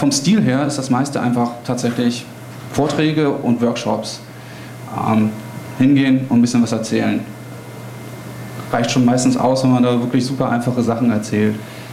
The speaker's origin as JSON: {"language": "German", "region": "Hamburg", "country": "Germany", "said": "Ich komme auch aus Hamburg"}